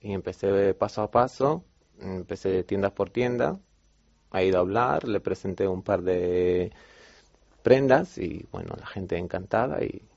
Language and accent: Spanish; Romania; Spanish is a second language; now in Spain; De Rumanía.